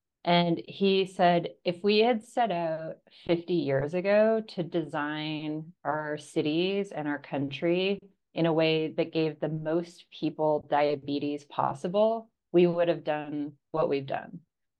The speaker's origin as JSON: {"language": "English", "country": "Canada", "tie": "born or raised there", "also_born_or_lived": "Australia", "lives_now": "United States", "said": "so I grew up in Canada and lived in Australia for a long time"}